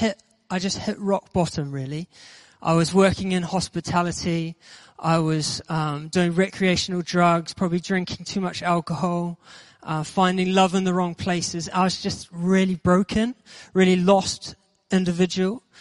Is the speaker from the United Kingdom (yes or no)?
no; New Zealand; I'm originally from New Zealand, if you haven't already picked that accent up.